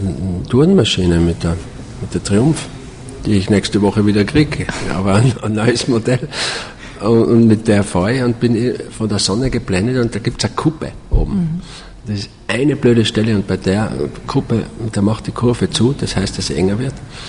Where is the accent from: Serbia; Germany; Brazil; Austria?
Austria; weil ich verlasse nie Österreich, weil da ist meine Heimat.